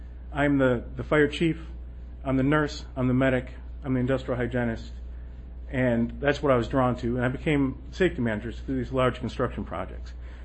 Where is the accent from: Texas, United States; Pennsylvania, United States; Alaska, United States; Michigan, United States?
Michigan, United States; Warren; moved away as an adult; But I grew up in Warren, Michigan. It's a suburb of Detroit. And I moved out here in 1996